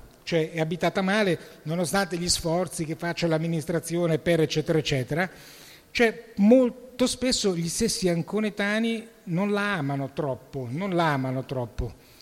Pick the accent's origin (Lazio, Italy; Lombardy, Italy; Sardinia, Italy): Lombardy, Italy; Lecco; born there; I miei sono siciliani, ma sono nato a Lecco, perché nella transumanza come lavorativa, papà era ingegnere in ferrovia, mamma insegnante, a Lecco, e poi però da 50 anni ormai sto ad Ancona